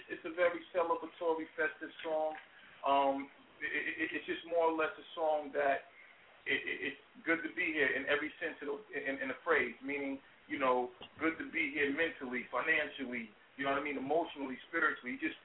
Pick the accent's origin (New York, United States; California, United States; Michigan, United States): New York, United States; New York City; I'm from New York City, so of course I had to just step to and get with some of the DJs from New York City just to keep it honest.